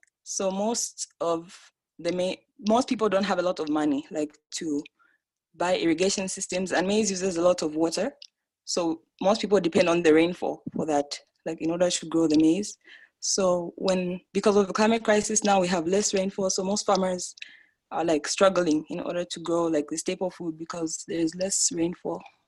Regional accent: Zambia; I am a climate and environmental justice activist from Zambia.

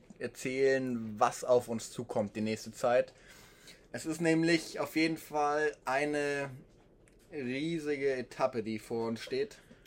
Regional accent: Bavaria, Germany; Aber kommen wir aus Bayern.

